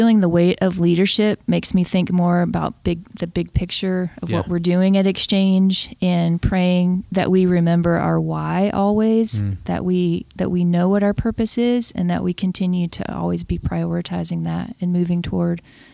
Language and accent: English; Alabama, United States; I was born and raised in Alabama.